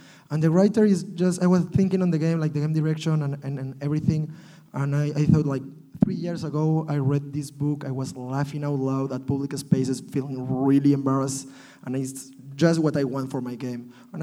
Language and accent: English; Barcelona, Catalonia, Spain; English is a second language; By the way, I'm from Barcelona, Spain.